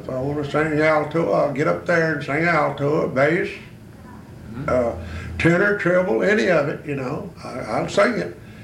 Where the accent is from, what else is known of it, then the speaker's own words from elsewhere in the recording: Alabama, United States; Well, I was born in Dale County, near Ozark, you know. And my daddy and all the sisters and all was singing when I was born. And I was born and reared in it, you know.